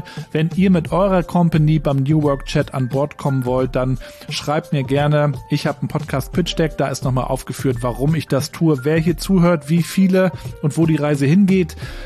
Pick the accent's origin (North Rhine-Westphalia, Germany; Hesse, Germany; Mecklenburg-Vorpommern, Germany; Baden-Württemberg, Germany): Mecklenburg-Vorpommern, Germany; Wobei das ja bei uns in Mecklenburg-Vorpommern gar nicht so verbreitet ist.